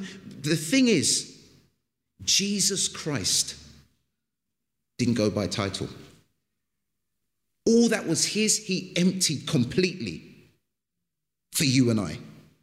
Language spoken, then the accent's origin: English; Ghana; I'm from Africa, Ghana, West Africa. And the country I'm in, my goodness, titles mean everything.